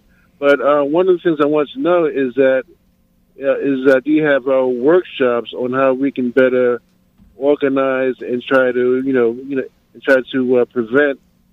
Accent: Queens, New York, United States; I'm from Southeast Queens.

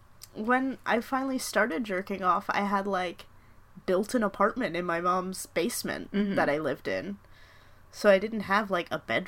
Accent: New York, United States; accent: Long Island; Every time I get sad, he sends me a video in a Long Island accent because I grew up on Long Island

